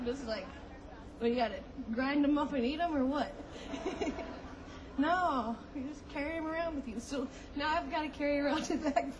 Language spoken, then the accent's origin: English; Lubbock, Texas, United States; all the way from my hometown of Lubbock, Texas.